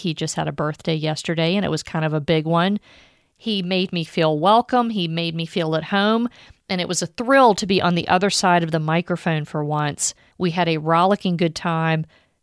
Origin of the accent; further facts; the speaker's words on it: Richmond, Virginia, United States; I'm thinking of all the lovely local bookstores that I used to visit when I grew up in Richmond.